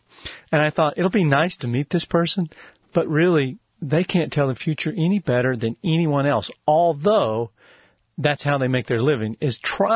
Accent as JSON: {"language": "English", "region": "Texas", "country": "United States", "said": "I'm from Texas, and every summer in Texas it gets hot, and some summers it gets very hot."}